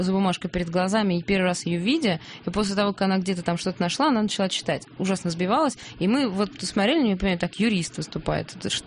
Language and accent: Russian; Moscow, Russia; Я зажравшаяся москвичка.